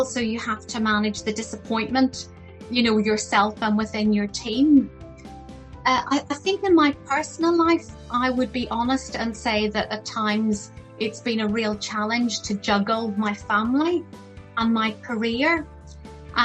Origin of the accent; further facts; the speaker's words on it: Ireland; So I'm actually Irish. I come from Ireland, and believe me, people are always giving you advice.